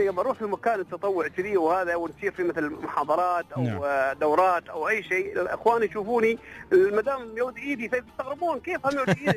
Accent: Ras Al Khaimah, United Arab Emirates; من راس الخيمة طلع.

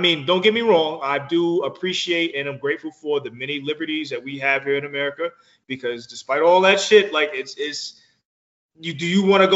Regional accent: Brooklyn, New York, United States; also born or lived in Georgia; I'm from Brooklyn. I lived in Georgia. I moved here from Georgia. I'm from Brooklyn.

